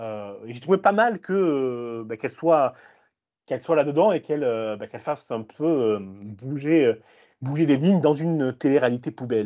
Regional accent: United States; accent: American; French is a second language; Alors, avec mon accent américain, ça donne Unreal

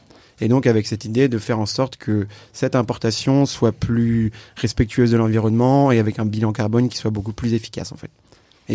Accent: Morlaix, Brittany, France; Je suis originaire de Morlaix

